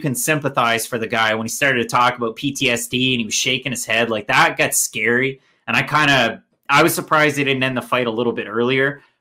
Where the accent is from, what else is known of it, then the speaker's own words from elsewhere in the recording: Canada; I'm a Canadian